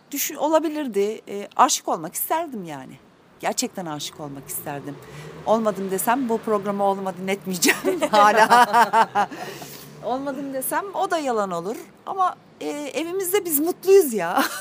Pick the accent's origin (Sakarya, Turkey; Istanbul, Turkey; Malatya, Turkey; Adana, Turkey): Istanbul, Turkey; Doğma büyüme Beaumont Şişlili öyle söyleyeyim.